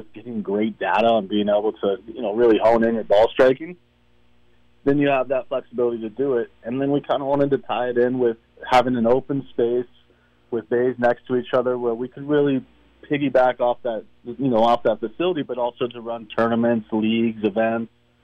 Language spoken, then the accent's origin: English; Colorado, United States; also born or lived in Southern California; I grew up here in the Colorado area, and for the last, last 15 years, I've been out in Southern California.